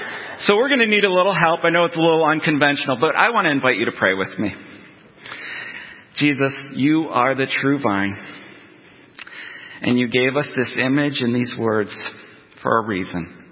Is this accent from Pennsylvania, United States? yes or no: yes; Pennsylvania, United States; Well, it begins with my hometown itself, Northeast Pennsylvania.